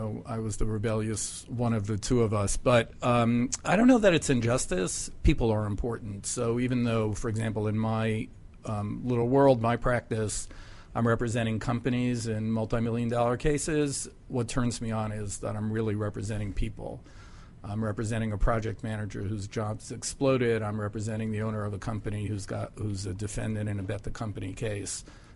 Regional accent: Queens, New York, United States; I grew up in New York, in Queens.

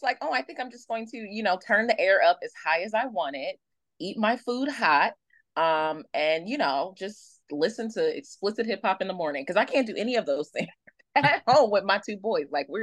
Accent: Philadelphia, Pennsylvania, United States; I am from Philly, so I'm a very North Philly person.

